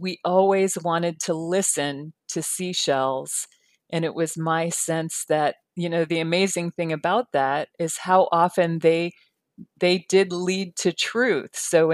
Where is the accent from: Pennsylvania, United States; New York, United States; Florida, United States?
Florida, United States; also born or lived in California; Well, my idea, I was born in Florida. I do come from Florida. I grew up in both Florida and California